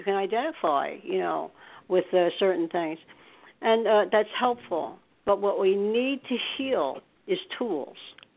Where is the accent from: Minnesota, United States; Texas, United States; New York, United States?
New York, United States; born there; now in New Jersey, United States; okay, say you're from New Jersey, which I'm from right now. I haven't always been from New Jersey. I was born in New York.